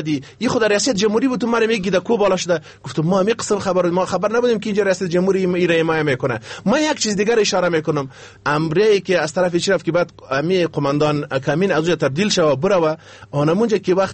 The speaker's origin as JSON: {"language": "Persian", "country": "Afghanistan", "said": "ما از ما یک افغان هستیم"}